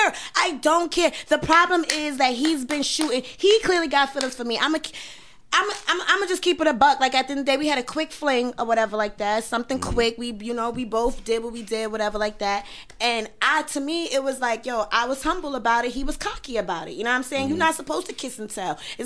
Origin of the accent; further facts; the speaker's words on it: Harlem, New York, United States; I'm from Harlem, and I sit back and I watch a lot of things that's going on.